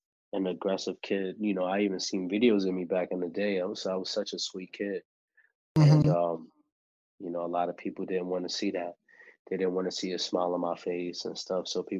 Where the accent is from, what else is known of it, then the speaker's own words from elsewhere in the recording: New York City, New York, United States; born there; I was born in the Bronx. I was born in a hospital called Bronx, Lebanon, on the Grand Concourse.